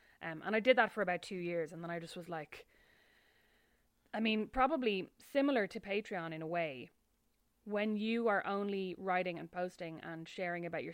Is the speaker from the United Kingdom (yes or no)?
no; Ireland; a lot of stuff that you end up doing, I think, as an Irish journalist